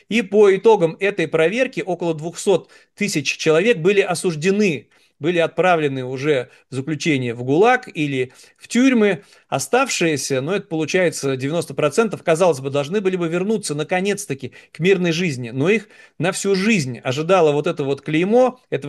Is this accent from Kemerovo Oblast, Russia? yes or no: no; Saint Petersburg, Russia; В моем родном Санкт-Петербурге, еще в детстве в Ленинграде, были целые кварталы двухэтажных домов